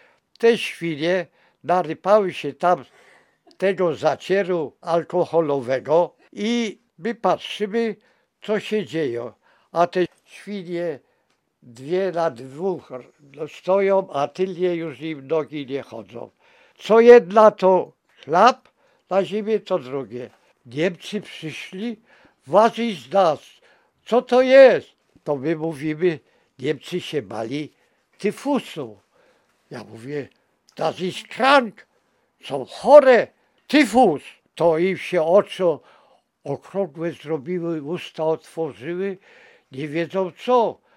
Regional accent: Kobiele Wielkie, Łódź Voivodeship, Poland; A u mnie w Kobielach Wielkich ślinie ganiały po podwórzu.

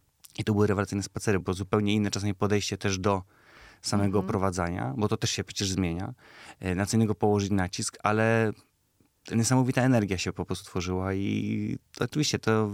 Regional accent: Łódź, Łódź Voivodeship, Poland; Jesteśmy z Łodzi, a łodzianie zawsze narzekają.

